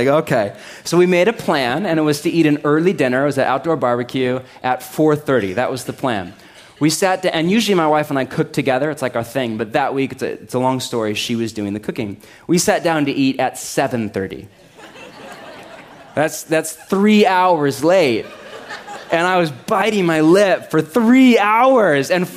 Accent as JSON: {"language": "English", "town": "Portland", "region": "Oregon", "country": "United States", "said": "Clearly, I'm from Portland."}